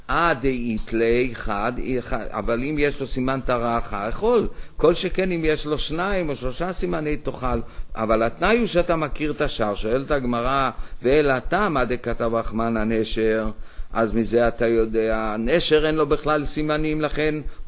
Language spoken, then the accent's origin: Hebrew; Jerusalem, Jerusalem District, Israel; אנחנו גדלנו כאן בירושלים